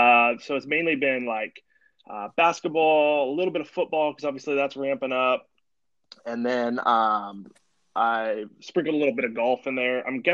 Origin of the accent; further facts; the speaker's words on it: Oregon, United States; now in Seattle, United States; I'm from Oregon originally, I live up in the Seattle area now